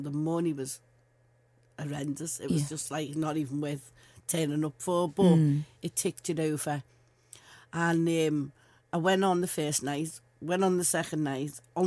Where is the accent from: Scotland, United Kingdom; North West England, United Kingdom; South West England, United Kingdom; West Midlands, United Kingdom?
North West England, United Kingdom; Liverpool; And we got him a little wheelie bin, which is I'm wheelie from Liverpool.